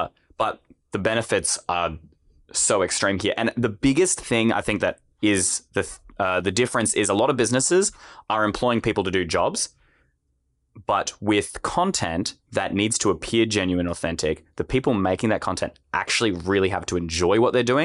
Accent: Australia; I'm also an Australian, so it's Gen Z to me.

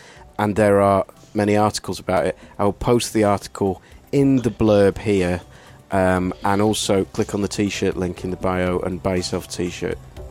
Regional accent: Wales, United Kingdom; As a Welshman that I am.

